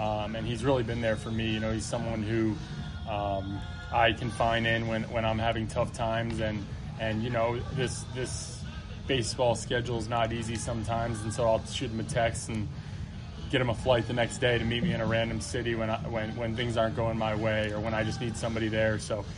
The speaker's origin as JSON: {"language": "English", "town": "Langhorne", "region": "Pennsylvania", "country": "United States", "said": "I'm from Langhorne, Pennsylvania. Grew up in with three siblings, an older brother, younger sister, and a younger brother."}